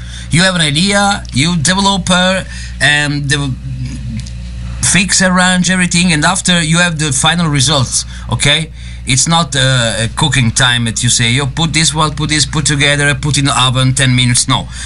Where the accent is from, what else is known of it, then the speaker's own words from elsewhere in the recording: Italy; But don't forget, I come from Italy.